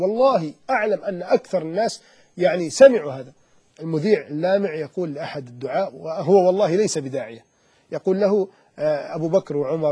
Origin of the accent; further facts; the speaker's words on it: Alexandria, Alexandria Governorate, Egypt; أنا من الإسكندرية، أكيد لمسنا هناك صورة شبه متفق عليها